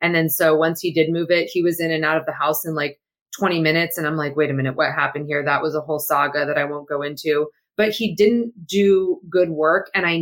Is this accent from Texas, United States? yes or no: no; Temecula, California, United States; I'm from Temecula, California.